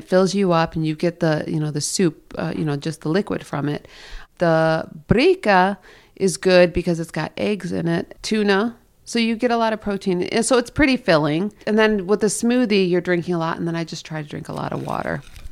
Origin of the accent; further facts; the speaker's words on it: Dearborn, Michigan, United States; My parents are in Dearborn still, okay. Yes.